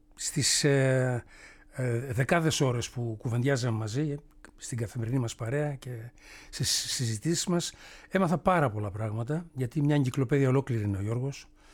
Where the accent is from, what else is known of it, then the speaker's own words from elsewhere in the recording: Serres, Central Macedonia, Greece; Τότε λοιπόν την εποχή εκείνη στις Σέρες στην πατρίδα μου έπαιζα σε ένα μοντέρνο συγκρότημα